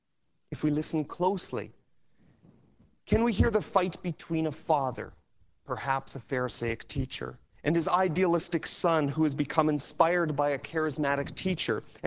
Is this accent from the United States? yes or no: no; Canada; although I'm Canadian, I did not manage to make it to our nation's capital before this time.